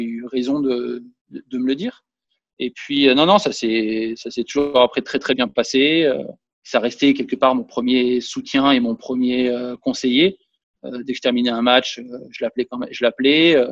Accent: Monaco; Et là, je joue chez moi à Monaco.

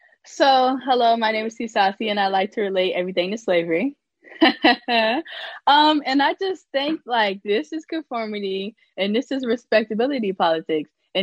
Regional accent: United States; accent: Gullah Geechee; And I try to hide like my Gullah Geechee accent, but that's us. Like, that's our culture.

